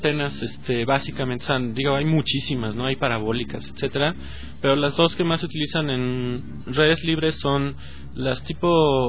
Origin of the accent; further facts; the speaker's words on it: Mexico; pues con lo bien administrados que somos los mexicanos